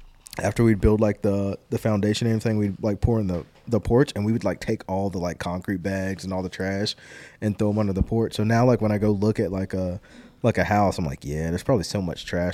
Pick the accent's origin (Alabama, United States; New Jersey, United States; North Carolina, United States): North Carolina, United States; Dunn; So I was raised in Dunn, North Carolina, and like Benton, North Carolina area. We lived on this road. It's called Fairground Road.